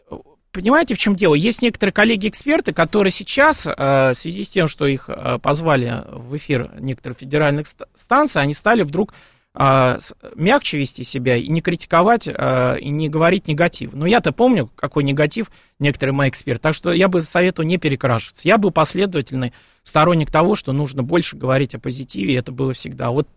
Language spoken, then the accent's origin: Russian; Saint Petersburg, Russia; born there; я родился в Петербурге